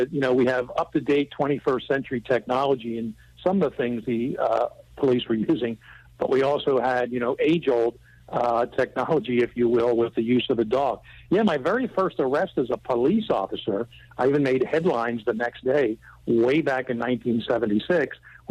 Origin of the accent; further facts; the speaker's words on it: Pennsylvania, United States; even though it's relatively warm now in the southeastern Pennsylvania area, which, by the way, is my hometown